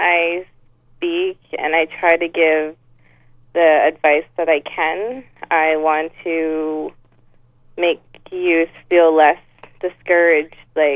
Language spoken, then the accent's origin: English; Ontario, Canada; being Indigenous and a woman and growing up in Chemical Valley